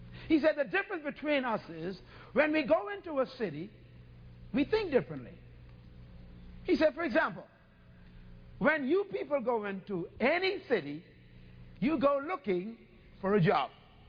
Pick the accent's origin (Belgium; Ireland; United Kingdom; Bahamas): Bahamas; I was from the Bahamas and my pigmentation was beautiful and everything, you know.